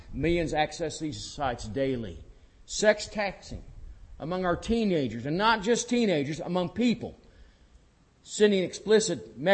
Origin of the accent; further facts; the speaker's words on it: Rantoul, Illinois, United States; there was a fellow I grew up with back in Rantoul.